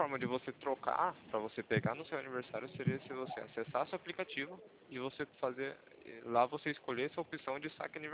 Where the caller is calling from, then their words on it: São José dos Campos, São Paulo, Brazil; o meu escritório, de onde eu estou falando com você, é aqui de São José dos Campos, Vale do Paraíba.